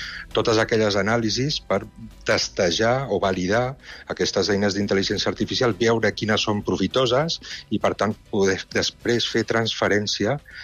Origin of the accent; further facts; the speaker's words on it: Girona, Catalonia, Spain; jo recordava el meu poble, que era Girona